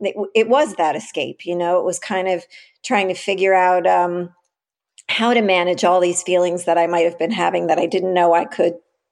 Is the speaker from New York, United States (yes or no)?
yes; New York, United States; I grew up in the West Village in the, you know, late 70s, early 80s, 90s, all of that.